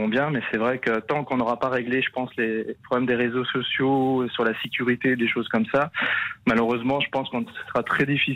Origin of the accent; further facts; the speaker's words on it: France; moi je suis un Français, vous voyez